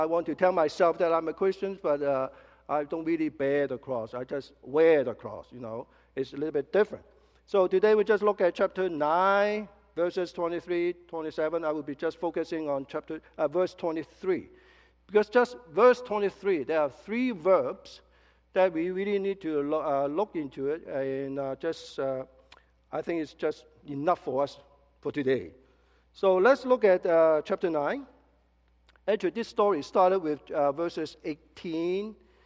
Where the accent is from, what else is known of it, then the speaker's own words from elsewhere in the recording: Canada; because living in North America, you know, being Canadian, we love options, right?